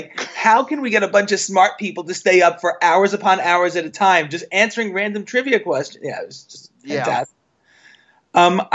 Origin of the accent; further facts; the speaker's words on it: New York City, New York, United States; This is so I'm born and raised in New York City